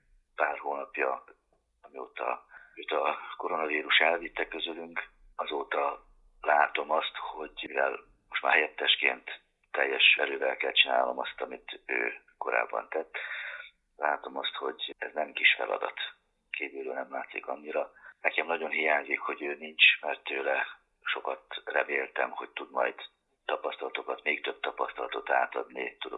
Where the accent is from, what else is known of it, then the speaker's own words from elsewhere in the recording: Putnok, Borsod-Abaúj-Zemplén, Hungary; also born or lived in Budapest; Tehát én hiába Pesten születtem, tulajdonképpen Putnokon nőttem fel, ott töltöttem a gyermekkoromat, úgyhogy vidéki gyereknek tartom magam. Ahogy mondtam, hogy édesapám református lelkész volt, az teljesen természetes volt, hogy hitben nevelkedtünk